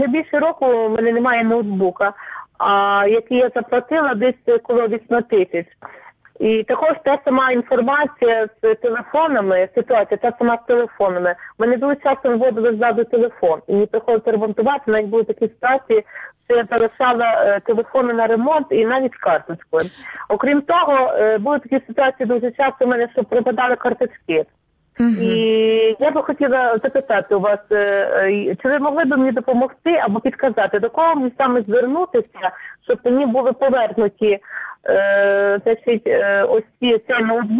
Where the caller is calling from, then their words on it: Ivano-Frankivsk Oblast, Ukraine; Я з Івано-Франківської області, Коломийського району.